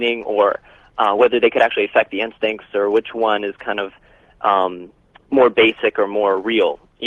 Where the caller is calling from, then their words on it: Bermuda; Hi, this is from Bermuda.